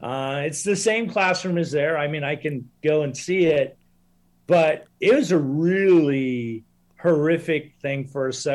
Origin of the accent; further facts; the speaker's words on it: Oregon, United States; Yeah, I grew up in the States in a small rural town in Southern Oregon in the 60s and, had amazing parents.